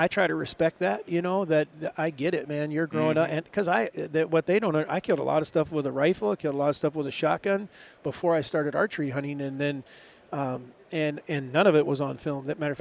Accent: Virginia, United States; also born or lived in Arkansas; now in Montana, United States; I'm that dad, you know, like I mentioned, we grew up in Virginia. We moved to Arkansas before we moved to Montana.

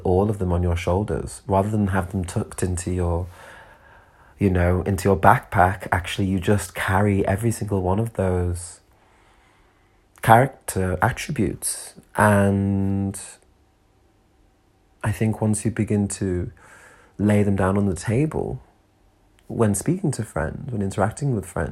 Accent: North West England, United Kingdom; This is where I grew up. I grew up in the Northwest. I grew up around Northwest accents, Northwest culture, Northwest people.

